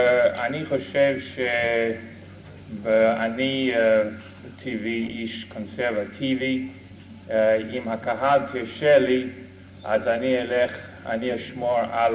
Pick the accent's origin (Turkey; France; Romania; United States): United States; now in Israel; הברית מאיפה שאני בא, קוראים לאמריקאים ינקיז